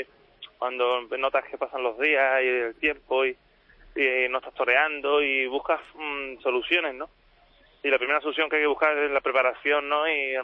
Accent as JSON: {"language": "Spanish", "town": "Seville", "region": "Andalusia", "country": "Spain", "said": "poder entrar en mi tierra, en Sevilla"}